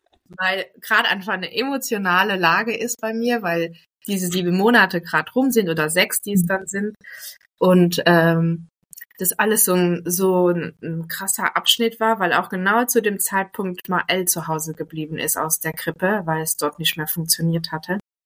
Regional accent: Luxembourg; now in Trier, Germany; ich bin Luxemburgerin, in Luxemburg groß geworden.

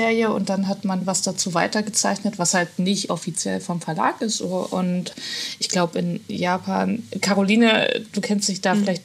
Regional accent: Torgau, Saxony, Germany; moved away; Also ich komme ursprünglich aus dem Leipziger Raum, Torgau, so, also das ist nochmal eine Kleinstadt in der Nähe und ja, dann nach Hamburg

